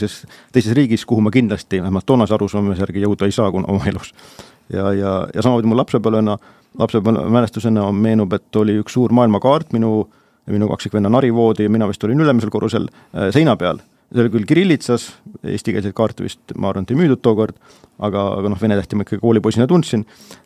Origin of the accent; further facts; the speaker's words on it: Saare County, Estonia; kus ma linnapoisina olen kasvanud linnas ja linn ja ümbruskond on paremi tuttav